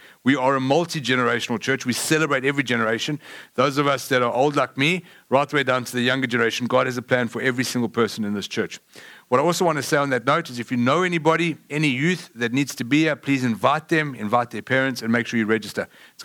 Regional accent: South Africa; I am from South Africa. We don't have Bengals in South Africa. We have Lions and we watch rugby.

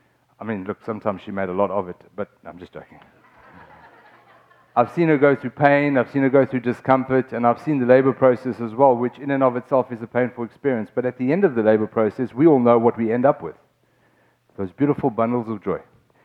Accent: South Africa; now in Austin, United States; We're a family from South Africa, and we've recently come to the city of Austin.

